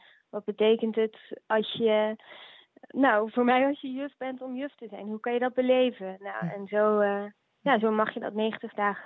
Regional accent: Netherlands; Ik kom uit Nederland. Ik ben 26 jaar

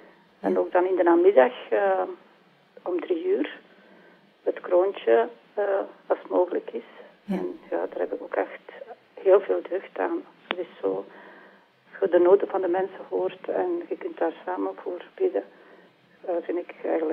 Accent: Leuven, Flemish Brabant, Belgium; moved away as an adult; now in Merksplas, Belgium; Ja, ik ben geboren in Leuven en heb eigenlijk mijn jeugd doorgebracht tot ongeveer 18 jaar. En dan zijn we moeten verhuizen door het beroep van mijn vader naar Merksplas. En dan ben ik hier in de streek blijven wonen.

